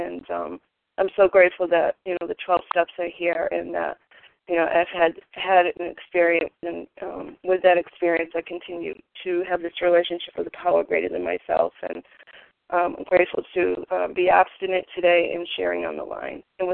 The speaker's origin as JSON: {"language": "English", "region": "Maine", "country": "United States", "said": "I'm from Maine"}